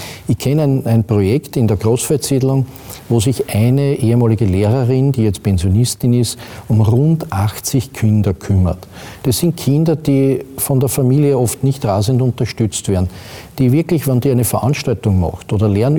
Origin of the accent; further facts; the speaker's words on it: Austria; Das ist ja bei uns in Österreich ganz anders.